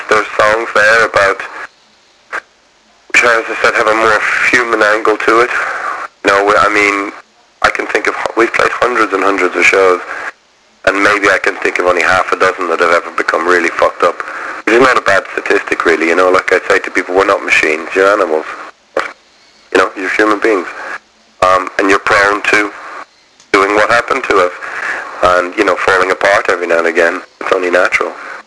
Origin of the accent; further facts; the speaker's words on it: Dublin, Leinster, Ireland; Well, we came from Dublin, it's more or less the same thing.